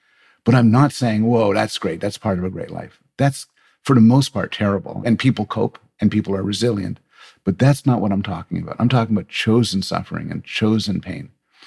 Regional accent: Canada; I'm Canadian

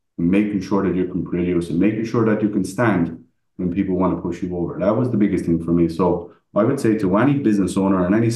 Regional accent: Ireland; because I'm Irish.

